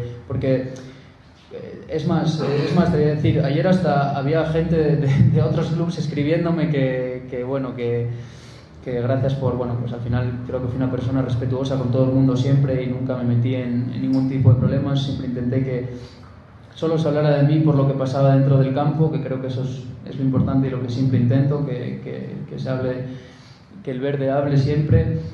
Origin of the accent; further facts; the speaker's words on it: Mexico; Soy mexicano. Una de las cosas, después de estos 5 años también aquí, soy español, soy mexicano.